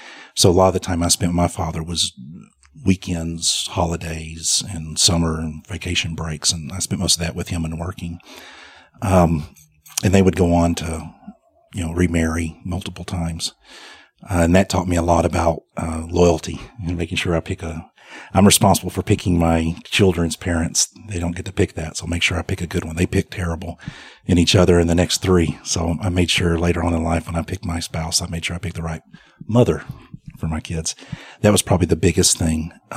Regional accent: Beckville, Texas, United States; Yeah, I grew up in Northeast Texas, in a town probably no one's ever heard of called Beckville, Texas. 904 people.

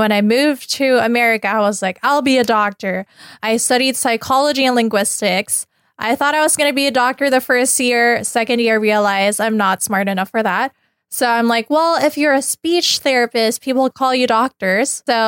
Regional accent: Philippines; accent: Filipino; first language English; now in Los Angeles, United States; So English was my first language.

